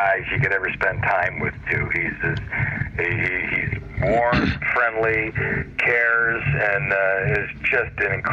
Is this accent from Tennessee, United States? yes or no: no; Rochester, New York, United States; ended up going back to my hometown and was fortunate enough to work at the radio station that I grew up listening to.